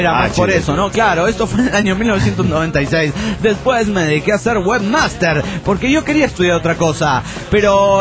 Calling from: Lima, Peru; de Lima, Perú.

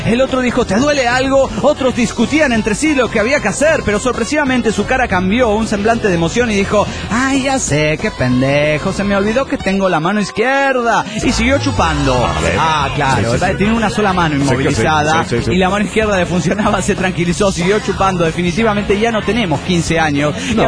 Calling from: Guadalajara, Jalisco, Mexico; Hola, soy … de Guadalajara.

